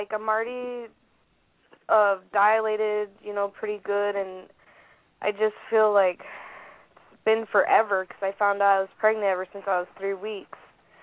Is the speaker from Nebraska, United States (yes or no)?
yes; Omaha, Nebraska, United States; I'm from Omaha, Nebraska.